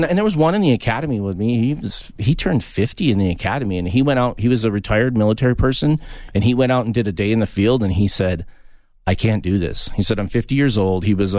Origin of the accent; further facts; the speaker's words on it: Minneapolis, Minnesota, United States; I came from Minneapolis.